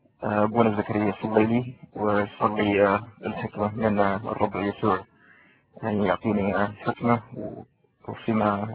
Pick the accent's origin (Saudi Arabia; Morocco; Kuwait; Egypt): Saudi Arabia; accent: Saudi; ما تكلمت فيها اللغة العربية، لكن بدأت أتكلم اللغة العربية مؤخرا. ويصعب علي أن أتكلم باللهجة السعودية لأني ضيعتها. أحاول أتكلم باللغة باللهجة السعودية لكن أتلخبط لأني متعود على الكلام مع المصريين ومع المغاربة ومع الأخوة السودانيين